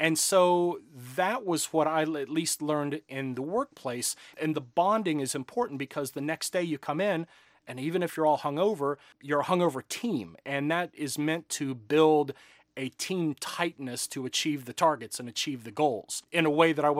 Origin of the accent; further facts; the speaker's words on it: United States; And there was this sort of tight bonding and maybe even instantaneous tight bonding that as an American, I didn't understand.